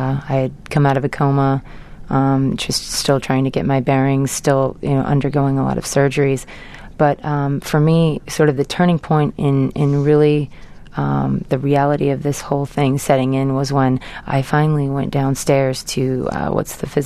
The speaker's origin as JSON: {"language": "English", "town": "San Diego", "region": "California", "country": "United States", "said": "I think it was the first time that I went back home to, I'm from San Diego, California, and going back and just really feeling the support from my community and my family and my friends was amazing."}